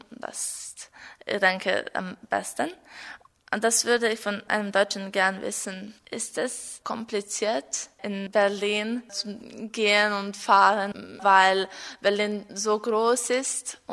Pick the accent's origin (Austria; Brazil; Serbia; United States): Serbia; German is a second language; Ich komme aus Serbien. Ich bin 15 Jahre alt.